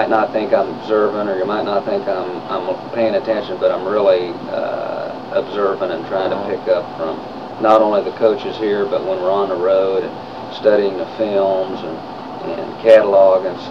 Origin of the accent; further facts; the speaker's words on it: Kansas City, Missouri, United States; I'm from Kansas City originally, so I'm able to coach at the Division I level in my hometown, so that's been a real enjoyable experience.